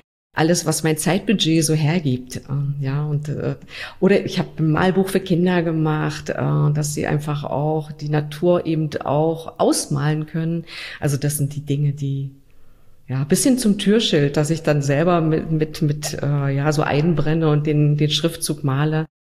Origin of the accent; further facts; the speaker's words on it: Saxony-Anhalt, Germany; obwohl ich Sachsen-Anhaltinerin bin, aber ich bin nicht in Ilsenburg geboren oder in Wernigerode, ist das für mich meine Heimat. Und ich habe vor vielen Jahren, als ich in den Harz gezogen bin